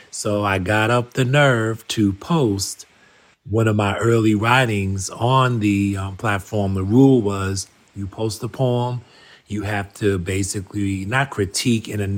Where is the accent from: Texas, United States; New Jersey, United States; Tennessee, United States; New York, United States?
New York, United States; New York City; moved away as an adult; now in Georgia, United States; Originally was from New York City, born in the Bronx. Spent most of my life there, and in 1995, I relocated to Georgia.